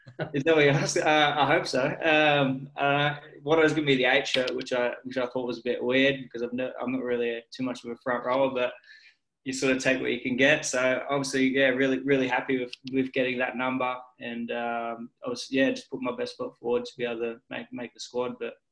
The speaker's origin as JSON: {"language": "English", "town": "Newcastle", "region": "New South Wales", "country": "Australia", "lives_now": "United Kingdom", "said": "yeah, I'm an Australian forward from Newcastle, and made my way over into the Super League"}